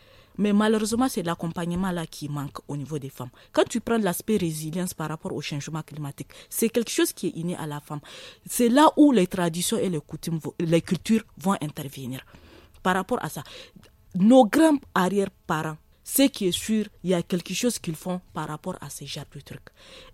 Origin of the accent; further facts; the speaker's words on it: Niger; en tant que Nigérienne